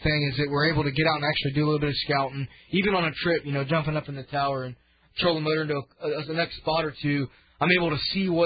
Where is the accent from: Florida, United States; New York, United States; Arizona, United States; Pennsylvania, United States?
Florida, United States; Apollo Beach; I mean, I grew up in Apollo Beach, you know, I know you grew up down there too.